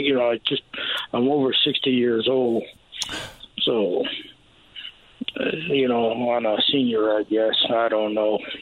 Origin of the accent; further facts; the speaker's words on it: Bridgeport, Connecticut, United States; now in Milford, United States; I'm from Bridgeport. I lived in Milford for 28 years now.